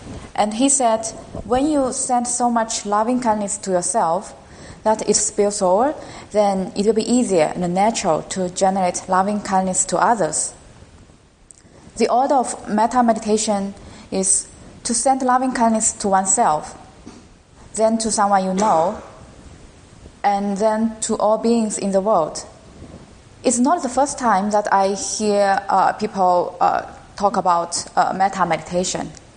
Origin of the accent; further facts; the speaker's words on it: China; English is a second language; now in United States; and I'm from China, so I'm very new to this country.